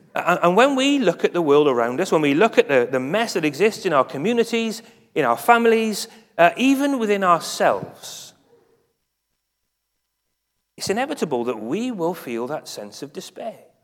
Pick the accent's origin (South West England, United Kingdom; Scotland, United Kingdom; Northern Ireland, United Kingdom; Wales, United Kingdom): Wales, United Kingdom; Cardiff; I grew up in Cardiff, and when I was in year seven, back in 1994